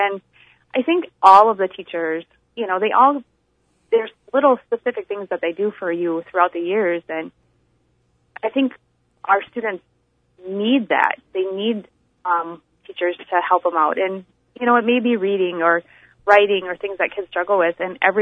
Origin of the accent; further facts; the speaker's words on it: Gilman, United States; I grew up in Gilman, actually. I was born and raised here. I graduated from here.